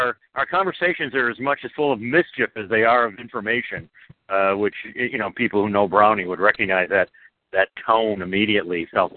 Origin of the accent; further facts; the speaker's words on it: Boston, Massachusetts, United States; being Irish and from Boston, which is, as Judge Facciola knows, a little town just to the east of Worcester, Massachusetts. I learned to love to talk at a very early age.